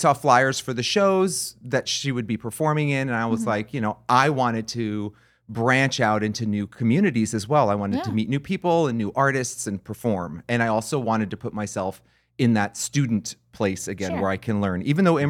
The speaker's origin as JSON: {"language": "English", "region": "New Jersey", "country": "United States", "said": "the thing that unified us was we're both not from Los Angeles. I'm from New Jersey."}